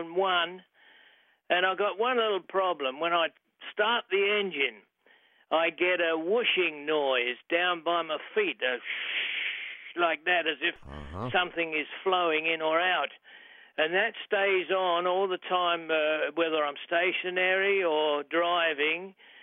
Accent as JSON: {"language": "English", "region": "England", "country": "United Kingdom", "tie": "born or raised there", "moved": "yes", "lives_now": "Emmett, United States", "said": "No. I was born and raised in England."}